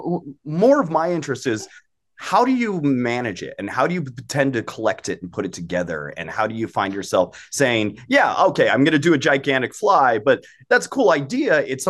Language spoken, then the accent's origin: English; New Mexico, United States; I'm also from New Mexico, so it could kind of be a coincidence all at the same time